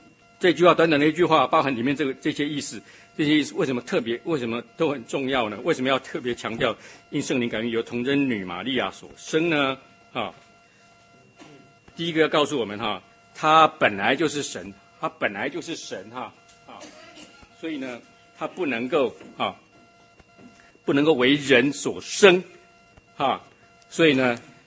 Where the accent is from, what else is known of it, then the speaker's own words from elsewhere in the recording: Taiwan; 我们在台湾长大的，我们在小学上那个上国文课